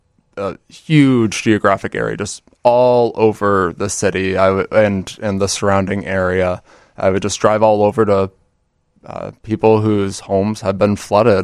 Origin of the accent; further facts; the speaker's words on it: Washington, District of Columbia, United States; I'm from Washington, D.C.